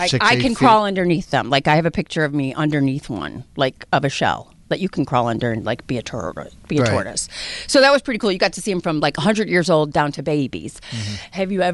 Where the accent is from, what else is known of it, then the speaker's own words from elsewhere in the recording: Quincy, Massachusetts, United States; I'm from Quincy